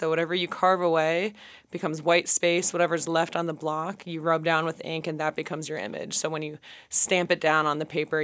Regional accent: Florida, United States; I have, like, a simultaneous interest in, like, nautical culture, just growing up in Florida.

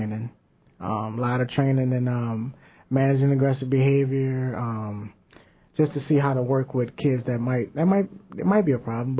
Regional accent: New Orleans, Louisiana, United States; We are from New Orleans. And it's pretty tough growing up there.

